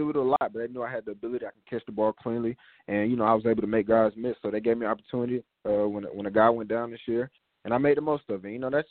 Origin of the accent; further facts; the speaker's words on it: the South, United States; I was a little nervous at first because, you know, I'm from the South. I haven't played in too many, you know, cold games throughout my career